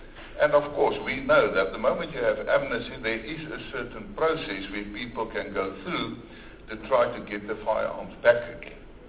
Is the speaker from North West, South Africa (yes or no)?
yes; Stilfontein, North West, South Africa; on Tuesday in my hometown in Stilfontein